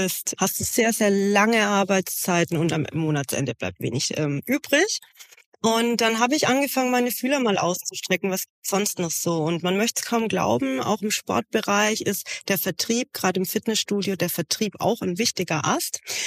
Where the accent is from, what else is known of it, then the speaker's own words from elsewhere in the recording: Kitzingen, Bavaria, Germany; ich bin gebürtig aus Unterfranken. Ihr werdet es heute wahrscheinlich auch das ein oder andere Mal an meinem rollenden R hören.